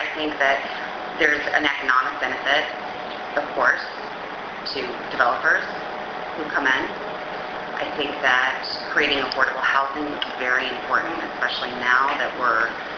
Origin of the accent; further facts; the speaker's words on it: Pasadena, California, United States; also born or lived in Richmond, Virginia; now in Newton, United States; I had the fortunate experience of growing up in Pasadena, California, and it's a very beautiful city, and in a lot of ways, Newton is like that.